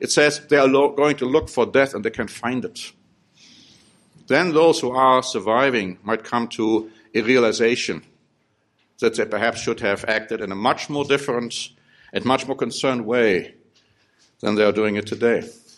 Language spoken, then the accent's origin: English; United States; The American people in particular, and I am an American too